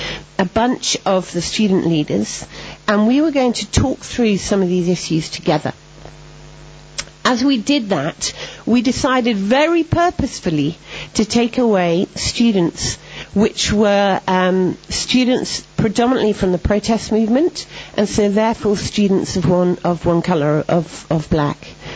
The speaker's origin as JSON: {"language": "English", "region": "England", "country": "United Kingdom", "said": "I, being naively English"}